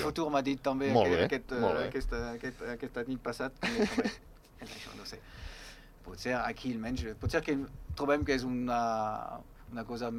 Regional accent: France; I com a francès, evidentment, trobo que és normal

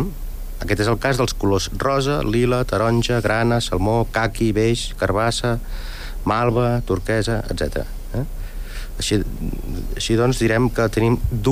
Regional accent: Catalonia, Spain; No, soc català

